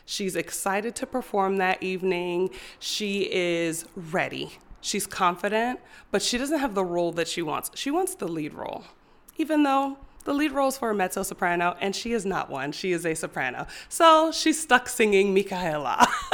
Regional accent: Maryland, United States; I grew up in Maryland, which is right outside of Washington, D.C., so I spent a lot of time in that area

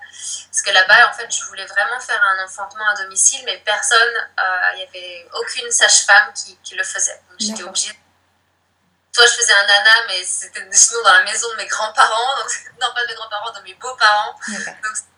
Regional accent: Brittany, France; also born or lived in Russia; Et moi je suis de Bretagne d'origine. Et là je suis revenue en Bretagne depuis à peu près 2 ans.

